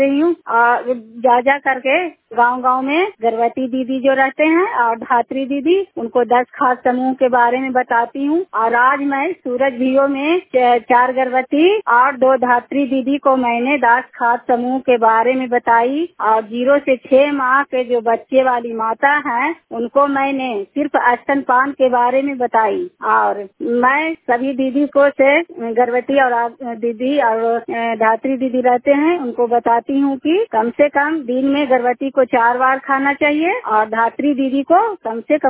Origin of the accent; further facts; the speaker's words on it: Asang, Bihar, India; और मैं इस आसंग पंचायत के रहने वाली हूँ, जिला नालंदा है।